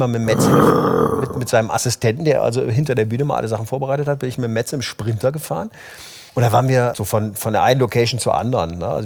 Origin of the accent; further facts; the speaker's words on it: Bremen, Germany; born there; Ich bin ein gebürtiger Bremer.